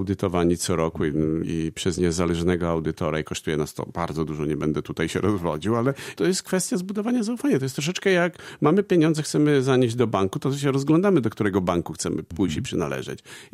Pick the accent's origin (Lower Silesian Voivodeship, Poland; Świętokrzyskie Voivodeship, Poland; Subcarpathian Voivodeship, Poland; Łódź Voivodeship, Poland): Subcarpathian Voivodeship, Poland; Lubaczów; Tutaj urodzony, wychowany w Baszniku, Lubaczowa. Ja pochodzę z Lubaczowa.